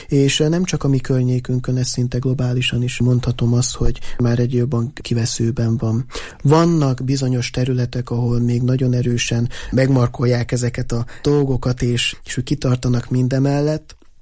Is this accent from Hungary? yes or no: yes; Borsod-Abaúj-Zemplén, Hungary; a mi környékünk, ahonnan én származom, ez ugye Észak-Borsod, és annak tényleg a legészakibb határa, Magyarország legészakibb faluja és az a környéke